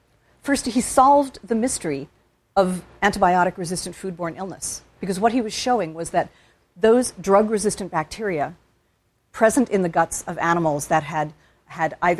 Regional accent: England, United Kingdom; now in United States; I grew up in England, and in the 50s, 60s, I assume 70s, when I was a kid in the 70s

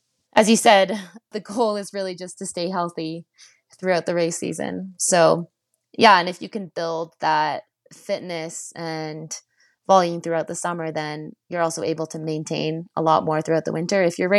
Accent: Chelsea, Quebec, Canada; now in Canmore, Canada; I'm actually at home in Canmore for the next month, and then I'm heading home. I'm from Chelsea, Quebec.

